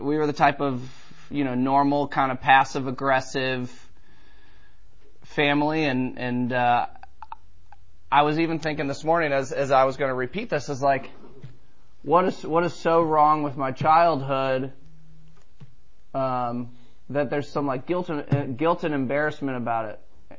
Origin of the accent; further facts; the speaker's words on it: St. Louis, Missouri, United States; I am 35 years old. I have been sober for 18 months. And I grew up in St. Louis, Missouri. Typical Midwestern family.